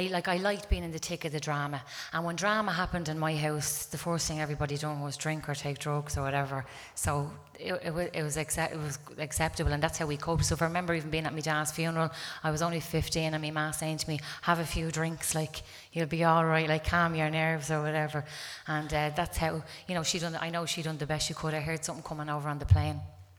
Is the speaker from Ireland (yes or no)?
yes; Dublin, Leinster, Ireland; I'm from Dublin.